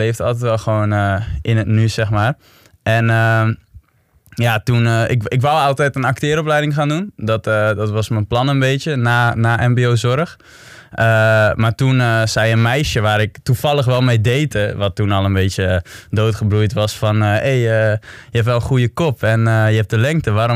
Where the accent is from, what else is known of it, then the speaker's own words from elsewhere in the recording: Friesland, Netherlands; Ik kwam van Friesland, weet je wel.